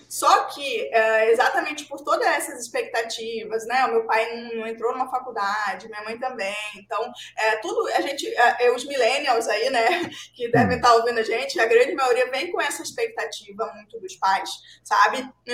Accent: Borba, Amazonas, Brazil; eu venho do interior de Manaus, lá em Borba, para chegar lá, você só chega de barco e você só sai de lá de barco

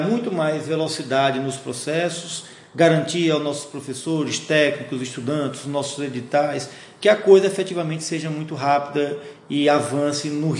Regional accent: Várzea Alegre, Ceará, Brazil; also born or lived in Fortaleza; Depois, saímos de Várzea Alegre, porque é uma cidade pequena, que não tinha possibilidade.

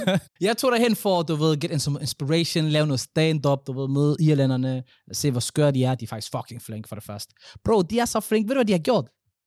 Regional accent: Somalia; Og jeg er sådan, like, bro, jeg er somalier.

